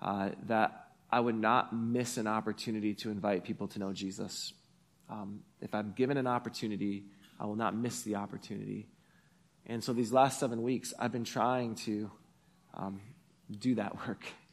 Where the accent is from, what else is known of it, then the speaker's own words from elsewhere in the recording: Hudsonville, Michigan, United States; And I grew up in Hudsonville. Like, this is not my world.